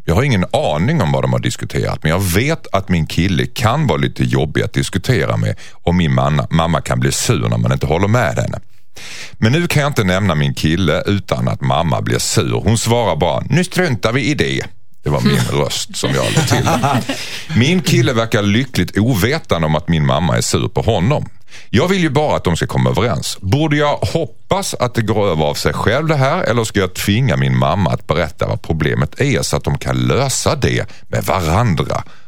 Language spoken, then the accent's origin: Swedish; Skåne, Sweden; Som skåning så är jag ganska utsatt för det, kan jag säga.